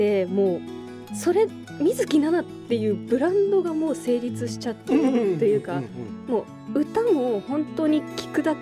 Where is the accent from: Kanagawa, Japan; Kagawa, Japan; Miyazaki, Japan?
Kanagawa, Japan; 私がよく行くのはあの神奈川県出身なので